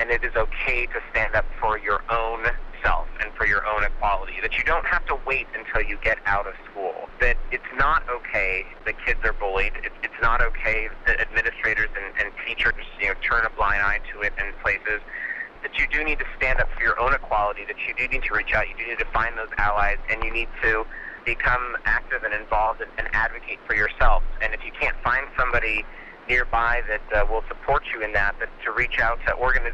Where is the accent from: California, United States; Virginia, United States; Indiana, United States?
California, United States; moved away as an adult; now in New York, United States; I am a Californian by birth and grew up out there, and when I moved out to New York during the Prop 8 campaign